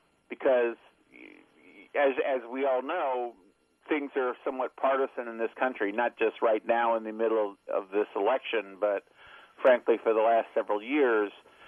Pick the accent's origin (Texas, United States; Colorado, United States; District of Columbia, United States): District of Columbia, United States; Washington; born there; Well, I was born in Washington, D.C. I was born on October 3rd, 2 days after NASA was born.